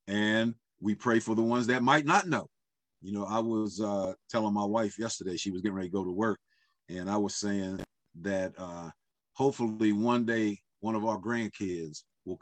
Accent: United States; Before I'm American and before I'm Black, you know, I'm a child of God, right?

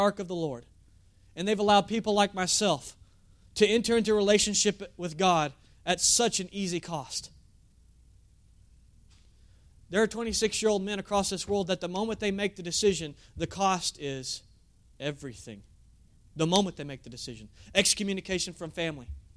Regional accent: Lindell, Texas, United States; Growing up in Lindell, Texas, the cost to follow Christ didn't really cost very much.

